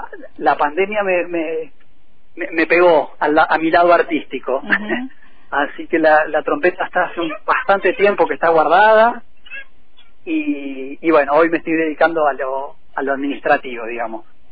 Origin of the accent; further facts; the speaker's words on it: La Plata, Buenos Aires Province, Argentina; yo soy platense, hace 5 años que vivo en Fisque